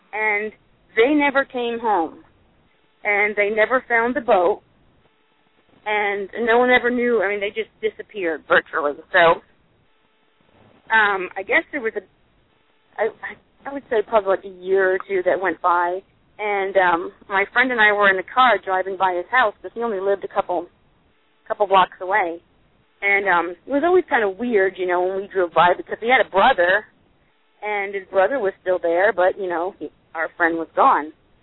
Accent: Florida, United States; I grew up in South Florida near the Bermuda Triangle, and there was always stories about compasses going crazy

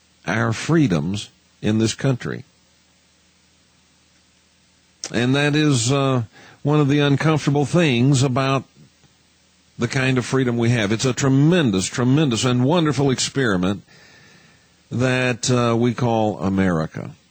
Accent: United States; I'll only say it about the United States, because I am an American.

